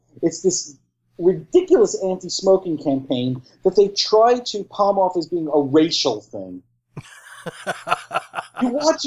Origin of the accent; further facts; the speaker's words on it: Staten Island, New York, United States; Don't even go there, because I'm telling you right now, I'm from Staten Island. I know people.